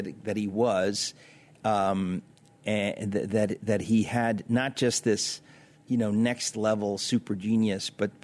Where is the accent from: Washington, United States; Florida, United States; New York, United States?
New York, United States; Astoria; born there; And I was born in Astoria.